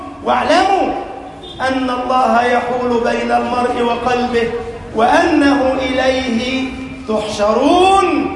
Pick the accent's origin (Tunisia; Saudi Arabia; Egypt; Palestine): Egypt; اللهم اجعل بلدنا مصر أمنا أمانا، سخاء رخاء، وسائر خير بلاد المسلمين